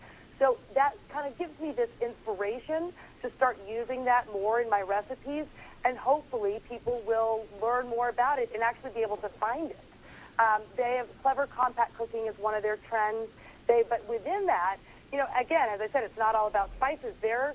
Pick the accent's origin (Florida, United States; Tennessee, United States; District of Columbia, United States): Tennessee, United States; now in New York, United States; I'm from Tennessee. I moved to New York. My kitchen is so tiny